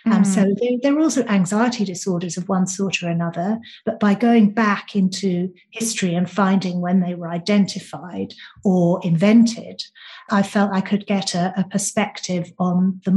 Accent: United Kingdom; now in London, United Kingdom; I'm British. I live in London.

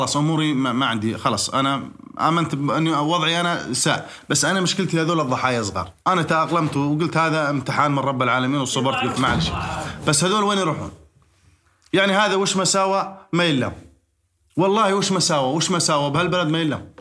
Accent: Jordan; وإني أردني ابن البلد هذه، مو منبوذ

